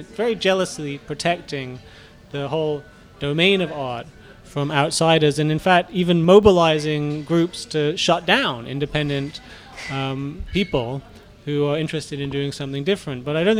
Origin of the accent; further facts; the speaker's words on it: United States; I'm American, actually.